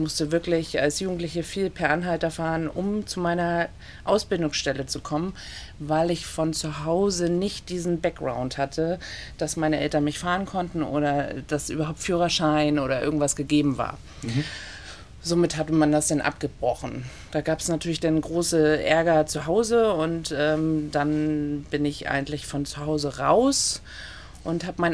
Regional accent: Schleswig-Holstein, Germany; also born or lived in Schwerin; Geboren bin ich in Schwerin. Bin in Schleswig-Holstein zur Schule gegangen. Bin da bis 18 sozusagen geblieben

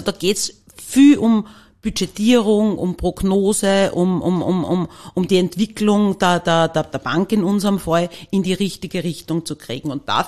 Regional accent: Linz, Upper Austria, Austria; now in Vienna, Austria; Ich bin gebürtige Linzerin.

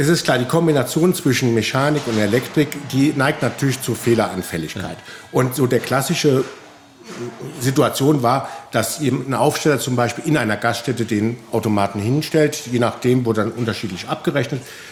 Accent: Neuwied, Rhineland-Palatinate, Germany; born there; Absolut und ich bin gebürtiger Neuwieder

